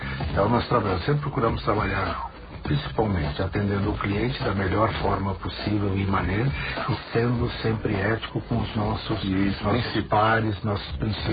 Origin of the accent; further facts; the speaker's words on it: Veranópolis, Rio Grande do Sul, Brazil; sou natural de Veranópolis, no estado do Rio Grande do Sul.